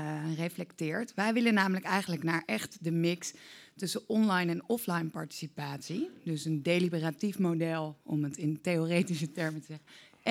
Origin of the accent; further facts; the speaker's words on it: The Hague, South Holland, Netherlands; En ik kom uit Den Haag, dus dat is een mooie link.